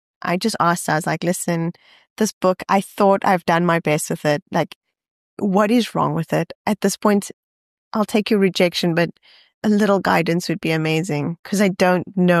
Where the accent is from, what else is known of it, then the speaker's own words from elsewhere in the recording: South Africa; And I think as a South African, you do sort of forget that you can send an email. It doesn't matter that they're based across the oceans.